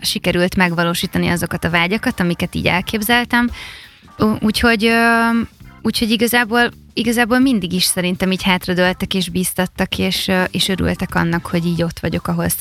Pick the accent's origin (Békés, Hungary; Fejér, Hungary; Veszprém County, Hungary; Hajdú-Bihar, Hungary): Fejér, Hungary; Dunaújváros; moved away as an adult; now in Budapest, Hungary; mi Dunajvárosban éltünk, és én rögtön a gimi után felköltöztem Pestre